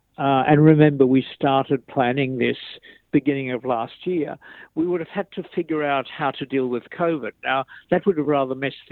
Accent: Tasmania, Australia; I grew up in Tasmania and therefore could write about it.

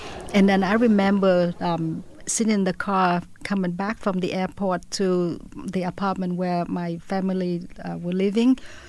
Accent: Vietnam; English is a second language; now in United States; I learned English a little bit here and there in Vietnam and in the camp, but the extent of my vocabularies would be pencil, book, table, chair, apple, banana.

